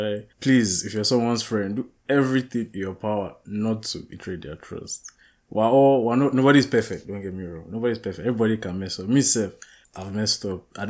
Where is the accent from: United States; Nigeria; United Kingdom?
Nigeria; English is a second language; moved away; as I've come abroad, it's harder to keep in contact with my people in Nigeria.